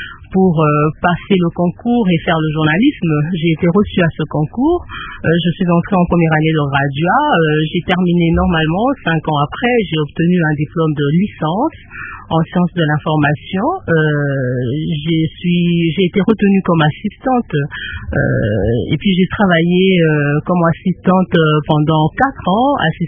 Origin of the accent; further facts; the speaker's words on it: Kinshasa, DR Congo; Je suis née à Kinshasa un certain 24 mars 1965.